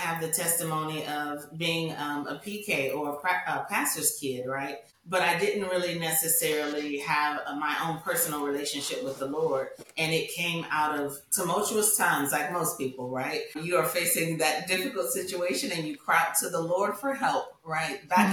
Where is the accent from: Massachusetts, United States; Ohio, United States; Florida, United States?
Florida, United States; Lakeland; So I grew up in this area. It's called Lakeland. So not far from Tampa. So between Tampa and Orlando in Lakeland.